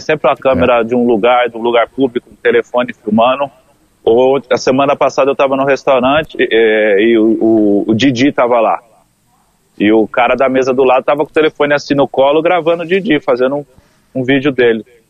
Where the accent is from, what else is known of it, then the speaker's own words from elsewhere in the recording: São Paulo, Brazil; eu sou do interior de São Paulo e se usa bastante, mano.